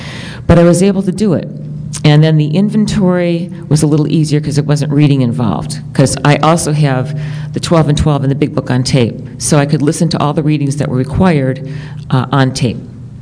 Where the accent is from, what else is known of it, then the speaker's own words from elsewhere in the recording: Cleveland, Ohio, United States; I am from Cleveland, Ohio.